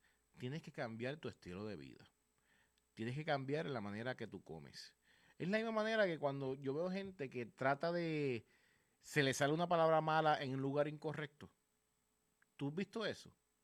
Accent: Puerto Rico

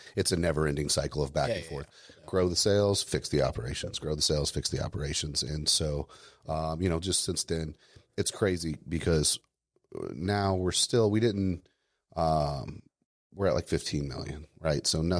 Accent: Indiana, United States; I grew up here in Indiana.

